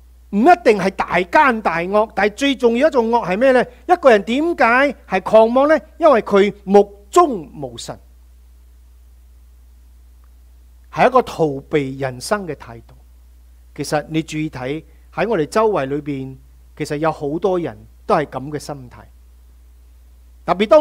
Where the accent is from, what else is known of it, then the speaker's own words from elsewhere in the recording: United States; 美国人呢，我们在美国的人，住在美国的，我们美国人现在呢